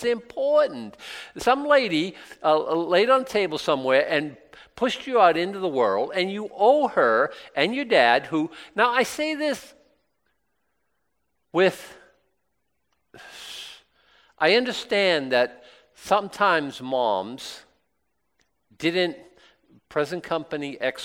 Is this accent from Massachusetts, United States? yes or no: yes; Boston, Massachusetts, United States; I think Paul Revere, he's my hero, and I grew up in Boston